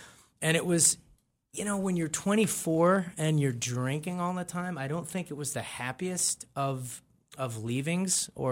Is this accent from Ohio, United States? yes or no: yes; Cleveland, Ohio, United States; Cleveland, this is my hometown. This is where it all started for me.